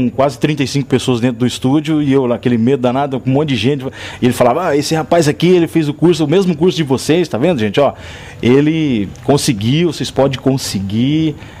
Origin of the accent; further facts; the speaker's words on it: Euclides da Cunha Paulista, São Paulo, Brazil; quando eu era criança, em Euclides da Cunha Paulista, tinha lá meus 5, 6 anos de idade